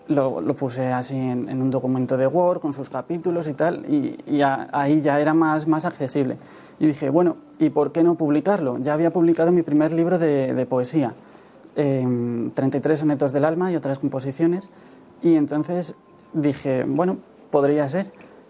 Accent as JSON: {"language": "Spanish", "town": "Madrid", "region": "Community of Madrid", "country": "Spain", "said": "de Madrid."}